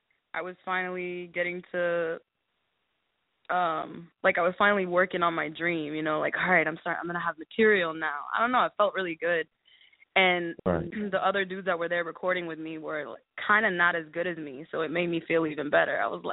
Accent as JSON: {"language": "English", "town": "Orlando", "region": "Florida", "country": "United States", "tie": "born or raised there", "said": "And then I grew up in Orlando, so I was listening to a lot of Dirty South stuff too"}